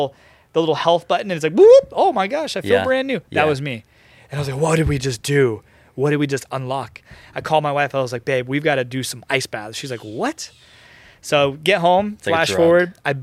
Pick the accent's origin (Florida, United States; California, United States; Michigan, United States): Florida, United States; I grew up in Florida, and the coldest water I'd ever been in was 70 degree spring water.